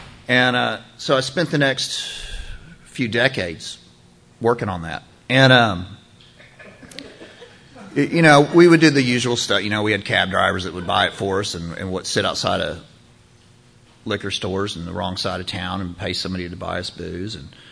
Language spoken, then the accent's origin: English; Fort Worth, Texas, United States; I grew up in Fort Worth, Texas. My family's from Austin, but they moved up there